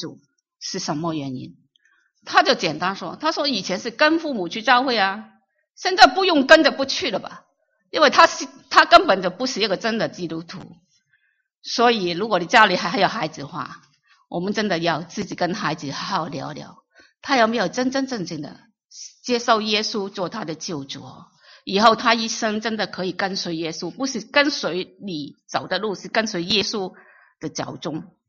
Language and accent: Chinese; Guangdong, China; 我们广东人去饮茶去吃东西，吃 hamburger 一样，